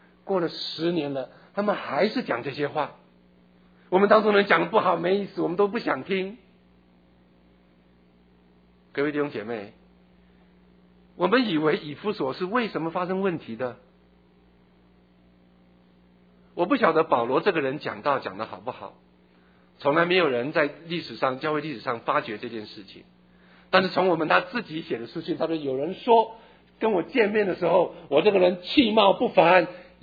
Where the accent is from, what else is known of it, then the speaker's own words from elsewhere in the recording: California, United States; 因为他听说我是美国的来的一个牧师，他就说这个牧师听说是加州来